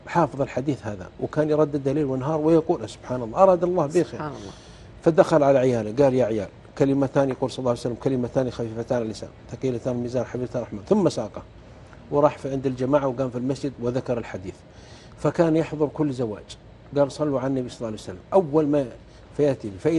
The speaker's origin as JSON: {"language": "Arabic", "country": "Saudi Arabia", "said": "هو مطوع في أيضا في ناحية من النواحي عندنا في السعودية"}